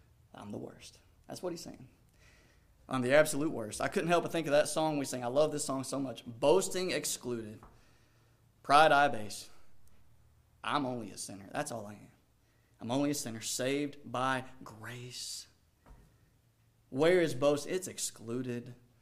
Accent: Danville, Kentucky, United States; I'm from Danville, Kentucky. Small little town.

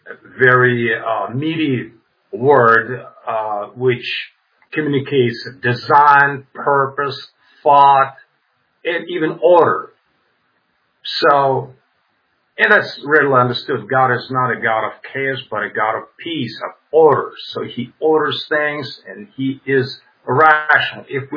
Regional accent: Russia; English is a second language; I'm not a native English speaker, so my apologies and kudos for all my English-speaking viewers that they have to bear up with my English.

